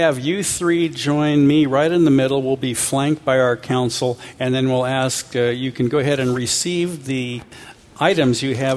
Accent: Atascadero, California, United States; growing up in Atascadero, most of what we have has been done with volunteer effort.

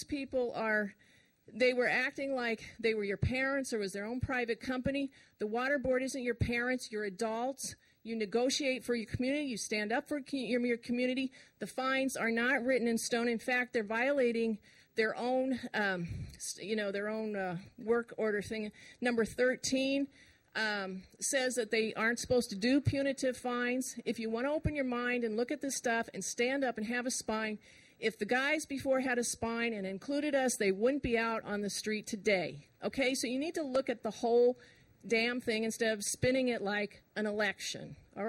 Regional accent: the South, United States; I'm not from this state, even. I'm from the South.

